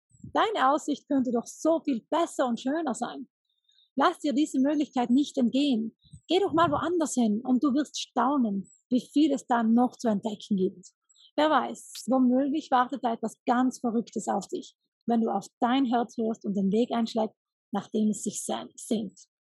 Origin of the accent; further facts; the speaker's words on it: Trentino-Alto Adige, Italy; Ich war eine kleine rebellische Rotzkitsch, sagen wir bei uns in Südtirol.